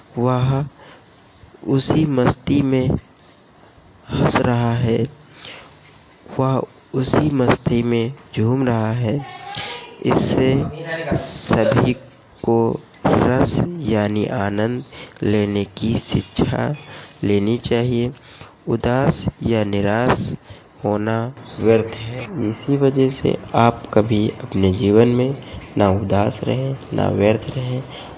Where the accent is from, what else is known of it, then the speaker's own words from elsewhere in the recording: Barabanki, Uttar Pradesh, India; मैं बाराबंकी से हूँ।